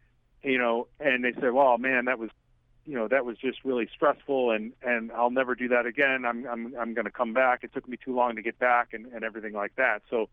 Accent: Midwest, United States; I'm from the Midwest originally, but when I was young, we would try to drive somewhere around the country during the summer on a family vacation.

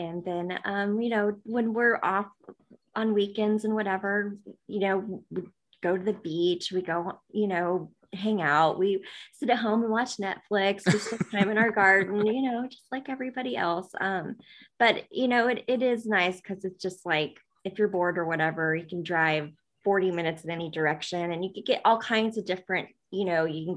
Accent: Arizona, United States; now in Kona, United States; Okay, so I grew up in Arizona, and I now live in Kona, Hawaii, which is on the Big Island.

